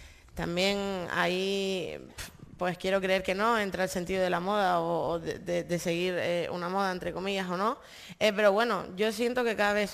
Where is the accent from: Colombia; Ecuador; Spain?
Spain; Canary Islands; Siento que, bueno, que todos somos españoles, yo me siento canaria, con orgullo.